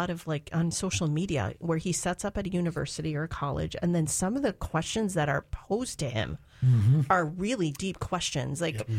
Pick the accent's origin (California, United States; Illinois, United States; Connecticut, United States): Illinois, United States; Chicago; please forgive me because I'm from Chicago